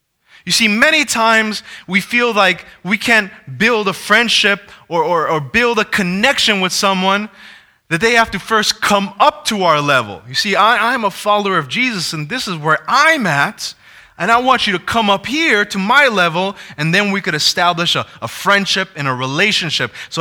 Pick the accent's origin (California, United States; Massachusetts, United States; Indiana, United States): California, United States; I love basketball too. I'm from California.